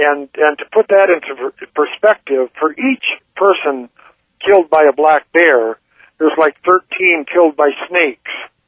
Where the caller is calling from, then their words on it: Ely, Minnesota, United States; 20 miles from Ely, Minnesota, in northeastern Minnesota.